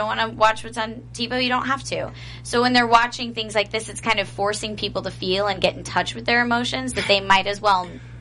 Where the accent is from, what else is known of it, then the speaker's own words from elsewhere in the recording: United Kingdom; yeah, I've done that before. But that's usually as a British child.